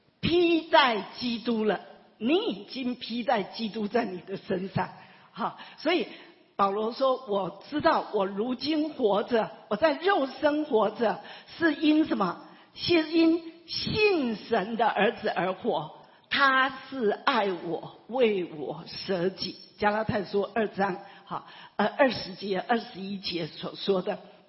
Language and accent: Chinese; Taiwan; 就像我们台湾人那每一个名字都是